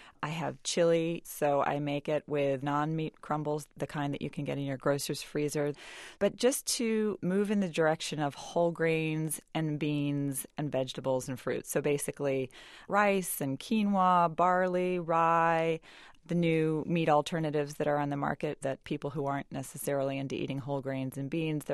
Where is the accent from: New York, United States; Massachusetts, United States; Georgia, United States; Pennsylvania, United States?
Georgia, United States; Doraville; I grew up in Doraville, Georgia, and I ate barbecued ribs and chicken fried steak and all kinds of cheesy grits